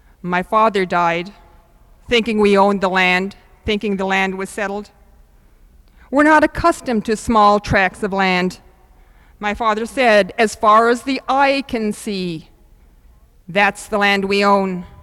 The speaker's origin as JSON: {"language": "English", "region": "Florida", "country": "United States", "tie": "born or raised there", "lives_now": "Alaska, United States", "said": "I grew up in South Florida. It's not Alaska."}